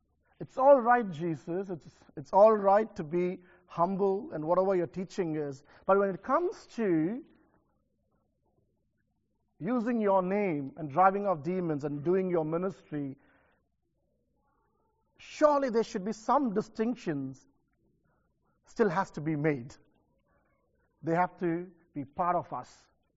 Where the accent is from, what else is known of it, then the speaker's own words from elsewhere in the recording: India; I come from India where the transportations are very different.